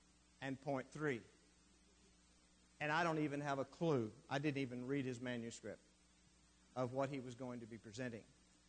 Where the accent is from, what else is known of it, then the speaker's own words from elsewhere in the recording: Texas, United States; I am from West Texas. Every now and then it just sneaks out.